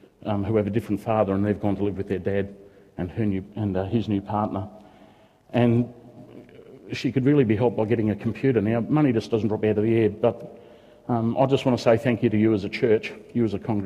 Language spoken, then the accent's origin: English; Yackandandah, Victoria, Australia; I've been travelled to Yackandandah, which is my hometown, to speak at a memorial Thanksgiving service up there a few weeks ago.